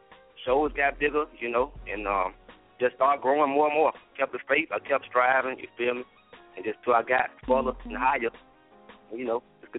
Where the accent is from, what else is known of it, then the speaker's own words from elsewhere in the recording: Alabama, United States; Born and raised in Alabama, you know what I'm saying? I won't never leave Alabama.